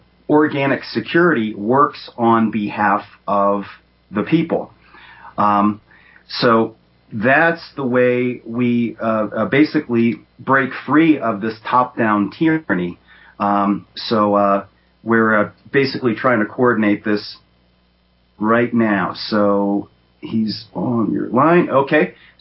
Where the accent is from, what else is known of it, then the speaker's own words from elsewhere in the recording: Florida, United States; So it's a completely different than I'm from Florida for a long time.